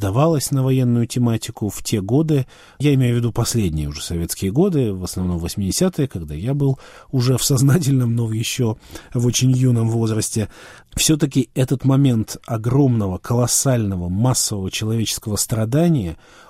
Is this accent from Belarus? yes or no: yes; Belarus; но я рос в Беларуси, а в Беларуси память о войне, она немножко такая особая